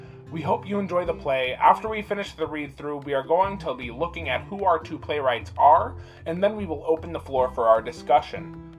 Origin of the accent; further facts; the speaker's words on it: San Diego, California, United States; San Diego.